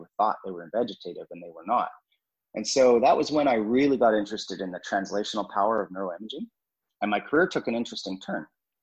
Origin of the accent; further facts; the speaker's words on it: British Columbia, Canada; I'm from Canada, so I moved from British Columbia on the West Coast to the East Coast to Nova Scotia and Halifax, and I went to Dalhousie.